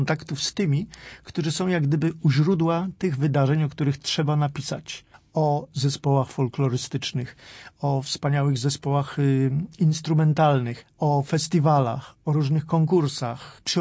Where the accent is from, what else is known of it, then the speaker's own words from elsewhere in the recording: Poznań, Greater Poland Voivodeship, Poland; jestem rdzennym poznaniakiem, od wielu, wielu lat